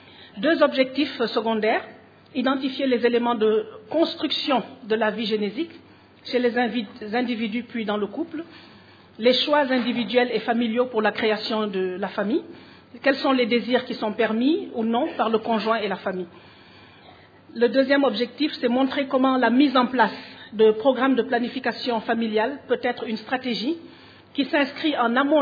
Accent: Burkina Faso; Je viens du Burkina.

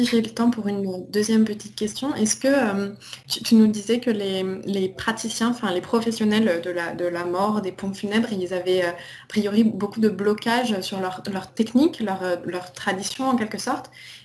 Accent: Ivry-sur-Seine, Île-de-France, France; born there; je suis née à Ivry-sur-Seine

